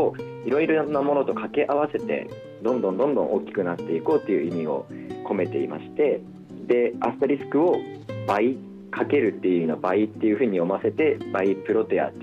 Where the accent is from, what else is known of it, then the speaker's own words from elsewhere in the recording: Ibaraki, Japan; moved away as an adult; now in Tokyo, Japan; 実は生まれも育ちも今ちょっと東京に来てるんですけど、茨城県の方で生まれております。